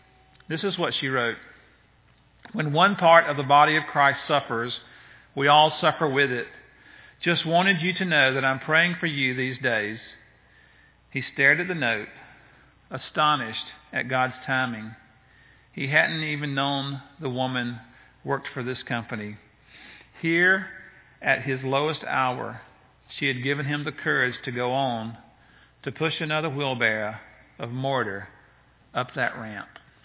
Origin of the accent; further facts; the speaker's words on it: Moultrie, Georgia, United States; I think about that young man in my hometown this past week, 48 years old, with 5 children, took his life because he felt hopeless.